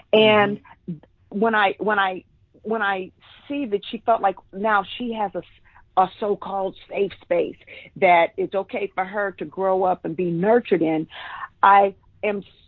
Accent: Tallahassee, Florida, United States; but I knew growing up in Tallahassee and going to Florida A&M, it was called the Developmental and Research High School, started there, then went to Florida A&M for college

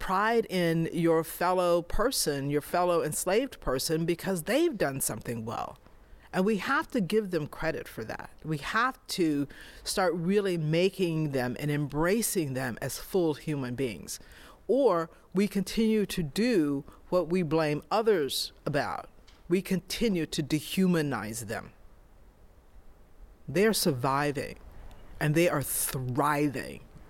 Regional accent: Texas, United States; Like I'm from Texas, and one of the things that I notice is like a lot of people are embracing Juneteenth.

